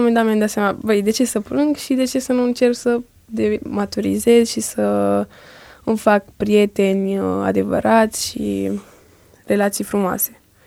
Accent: Tuscany, Italy; also born or lived in Spain; Și după aia când am avut un an m-am transferat în Italia.

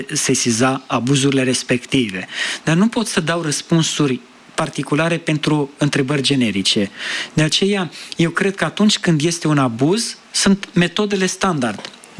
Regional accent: Romania; sunt turist, sunt din România

